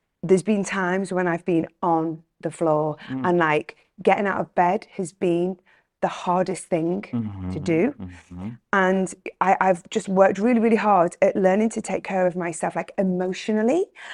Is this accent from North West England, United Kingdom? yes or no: yes; North West England, United Kingdom; now in United States; it's really lovely to go back to my childhood and to to educate people in America about what it's like growing up